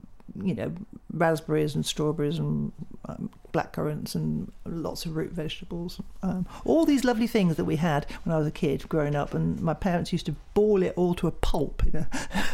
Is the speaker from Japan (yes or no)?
no; United Kingdom; That's because we're British.